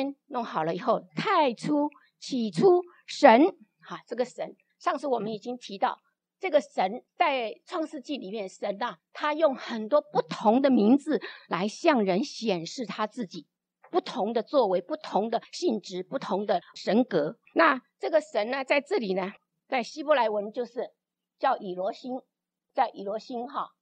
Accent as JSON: {"language": "Chinese", "country": "China", "said": "那我们中国人来说，我们最古最古的人，他们敬拜什么？"}